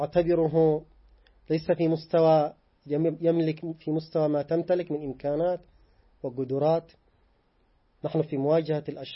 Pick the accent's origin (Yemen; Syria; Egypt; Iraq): Yemen; نحن كشعب يمني ينتمي للإيمان